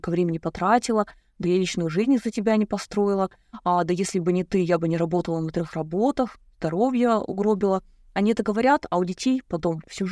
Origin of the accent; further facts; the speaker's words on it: Russia; Я родилась на Байкале, и, в принципе, для нас это была некая часть жизни.